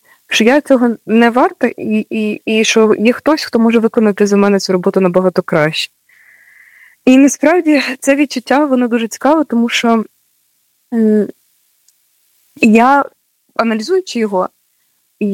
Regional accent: Vinnytsia, Vinnytsia Oblast, Ukraine; в моїй діцезії, бо я з Вінниці.

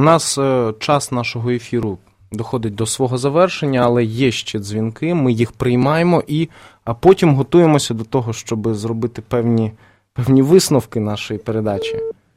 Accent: Luhansk, Luhansk Oblast, Ukraine; я просто сам звідти, я из Луганска, я народився в Луганську

